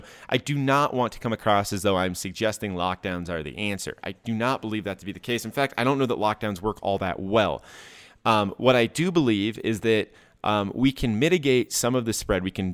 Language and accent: English; Colorado, United States; when I grew up in Colorado, I was right on the kind of on the tail end of the foothills, right? You know, it was close enough to drive to a Starbucks, but I had mountains behind my parents' house. It was kind of a cool place to grow up.